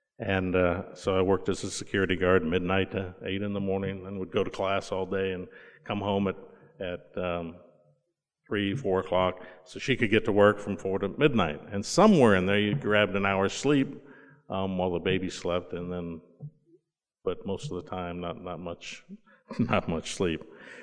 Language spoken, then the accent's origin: English; Florida, United States; I'm from Florida. I like warm weather, sunshine.